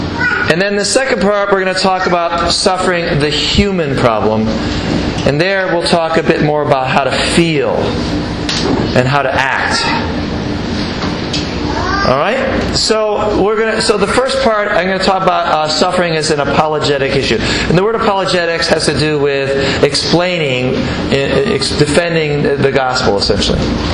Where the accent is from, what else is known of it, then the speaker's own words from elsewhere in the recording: United States; I'm an American.